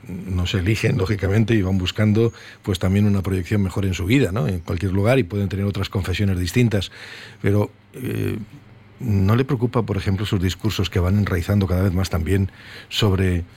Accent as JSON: {"language": "Spanish", "region": "Basque Country", "country": "Spain", "said": "como sociedad vasca"}